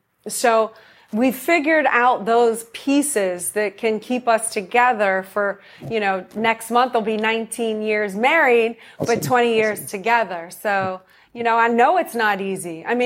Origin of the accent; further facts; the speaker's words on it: New Orleans, Louisiana, United States; And I'm from New Orleans, so there's that.